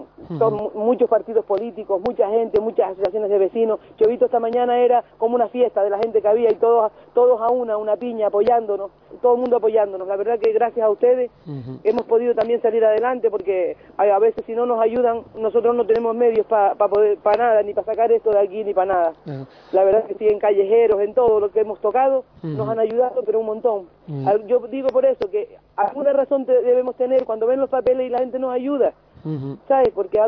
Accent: Canary Islands, Spain; Si somos canarios, todos somos iguales ante la ley

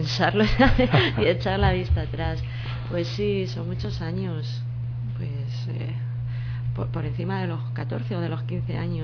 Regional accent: Alcázar de San Juan, Castilla-La Mancha, Spain; born there; now in Cuenca, Spain; Yo he vivido durante unos años en la provincia de Ciudad Real, Ciudad Real capital, he vivido en Alcázar, que es donde yo nací, estoy viviendo ahora en Cuenca, no sé dónde voy a terminar viviendo

